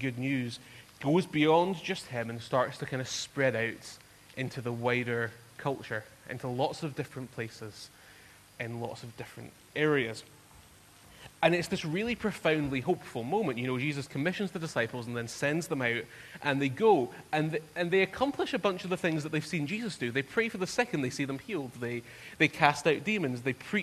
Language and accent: English; Aberdeen, Scotland, United Kingdom; I grew up in Aberdeen in the northeast, and Aberdeen's a big town.